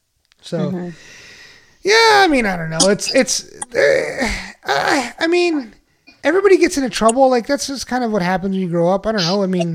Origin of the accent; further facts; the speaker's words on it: McAllen, Texas, United States; So you're probably in McAllen. Mm-hmm. That was my hometown.